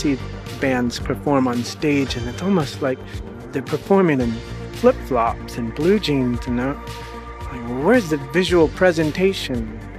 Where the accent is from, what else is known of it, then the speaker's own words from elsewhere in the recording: Kokomo, Indiana, United States; Kokomo, Indiana. We had steel mills and auto factories and sort of a lot of factories.